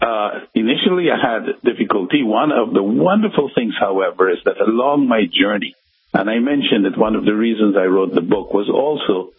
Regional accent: Georgetown, Guyana; I was born in Georgetown, Guyana, which was British Guyana at the time

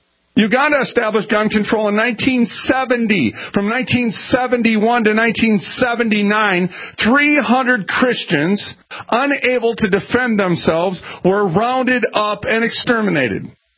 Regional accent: Minneapolis, Minnesota, United States; I grew up in North Minneapolis, friends. And you would know it as the hood.

